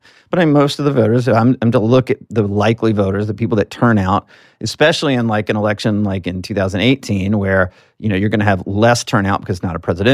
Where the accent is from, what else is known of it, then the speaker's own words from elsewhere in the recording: Alabama, United States; I felt like, as a Southerner, I'm from Alabama